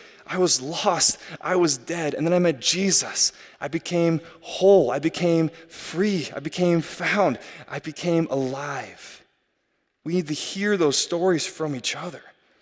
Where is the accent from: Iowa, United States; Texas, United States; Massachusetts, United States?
Iowa, United States; you can see the Mississippi River in Illinois, and then my old little small hometown in Iowa